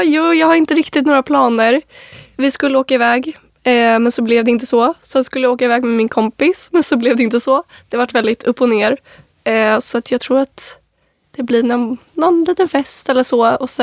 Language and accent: Swedish; Sweden; Och den traditionen har vi tagit när de 2 senaste åren vi varit hemma i Sverige, så har vi också klätt vår palm.